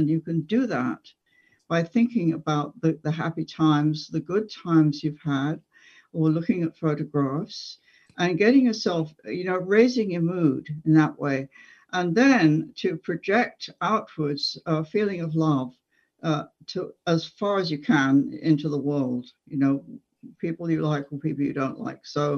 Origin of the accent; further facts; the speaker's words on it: England, United Kingdom; now in United States; as a child in growing up in England, I was on my grandparents' farm.